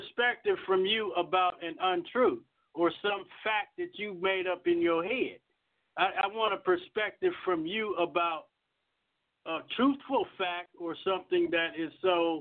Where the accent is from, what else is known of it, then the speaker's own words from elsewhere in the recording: Texas, United States; we're really not from Arkansas. We're from Texas.